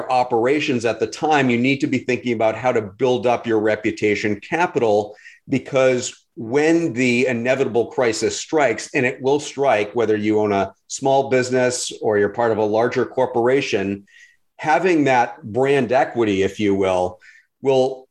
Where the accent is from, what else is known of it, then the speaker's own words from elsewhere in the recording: Boston, Massachusetts, United States; I was a local news reporter in markets like Fort Myers, Florida, Pittsburgh, and my hometown of Boston